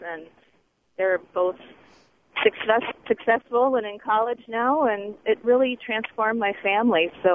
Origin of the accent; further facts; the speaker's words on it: Cedar Rapids, Iowa, United States; now in Colorado, United States; I live in Colorado, but I'm driving through Iowa, and I grew up in Cedar Rapids.